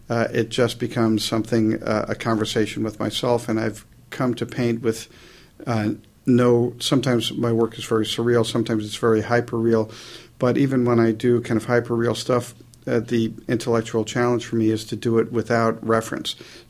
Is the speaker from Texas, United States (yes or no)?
no; New York, United States; When I was little, growing up in New York, I was doing storyboards before I knew what they were.